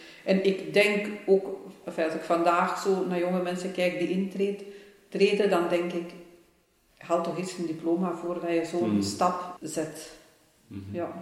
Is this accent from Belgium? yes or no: yes; Turnhout, Flanders, Belgium; also born or lived in Ghent; Ik kende bij ons in Turnhout de gastenzusters, maar dat trok mij niet zo aan.